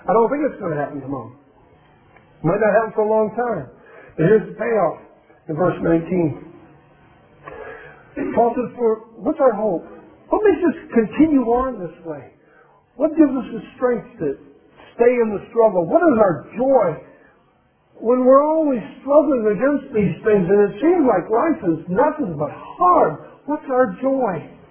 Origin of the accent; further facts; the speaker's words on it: Michigan, United States; You know, growing up in Michigan, there were times when we'd get this much snow.